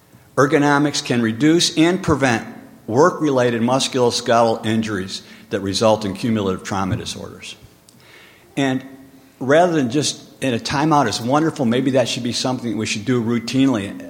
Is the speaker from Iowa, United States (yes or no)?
yes; Keokuk, Iowa, United States; from Keokuk, Iowa